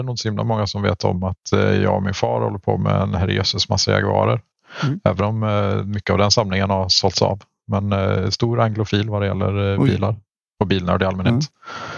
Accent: Uddevalla, Västra Götaland County, Sweden; moved away; Jag är från Uddevalla från början. Så att, har bott här nere nu i 5 år, lite drygt.

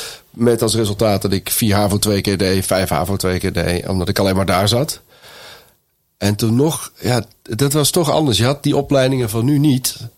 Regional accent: North Brabant, Netherlands; Ik kwam uit Brabant en dan was toch de leraar, nee, ja, dat kan niet.

